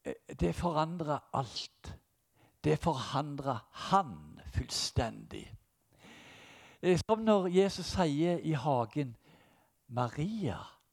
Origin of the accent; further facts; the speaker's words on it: Ganddal, Rogaland, Norway; som jeg fikk av yngreslederen min da jeg var 13-14 år hjemme på Gandal